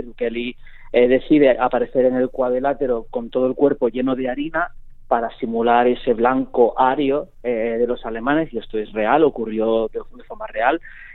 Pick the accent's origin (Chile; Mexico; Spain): Spain; Andalusia; yo soy andaluz, quieras o no, llevamos la cultura gitana en la sangre, porque han sido muchísimos años en los que nos hemos ido mezclando unos con otros. Mi familia tiene antecedentes de la comunidad gitana.